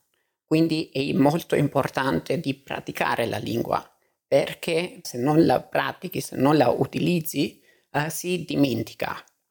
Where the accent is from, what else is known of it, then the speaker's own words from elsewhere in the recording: Albania; Italian is a second language; io non sono di madrelingua, ma so parlare l'italiano, diciamo. Di origine sono dall'Albania, sono nato e cresciuto lì e vivo da 5 anni e mezzo in Austria. Ma siccome tu sai, noi viviamo nella stessa città, a Graz.